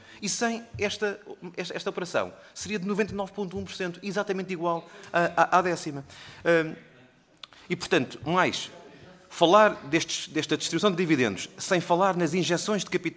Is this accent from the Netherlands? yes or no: no; Portugal; É isto que nos interessa enquanto portugueses e enquanto cidadãos.